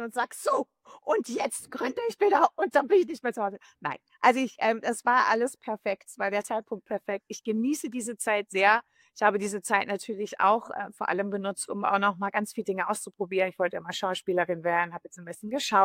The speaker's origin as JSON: {"language": "German", "region": "Lake Constance", "country": "Germany", "tie": "born or raised there", "lives_now": "Berlin, Germany", "said": "Ich bin 53 Jahre am Bodensee aufgewachsen."}